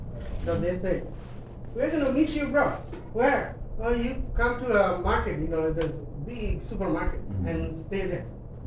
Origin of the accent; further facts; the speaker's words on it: Bangladesh; now in United States; we have been living here about 6 years in the United States. I came from Bangladesh